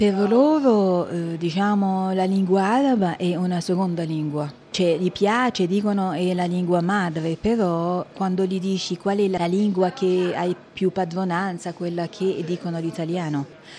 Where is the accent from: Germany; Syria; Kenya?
Syria; Aleppo, Aleppo Governorate; e vengo da Aleppo.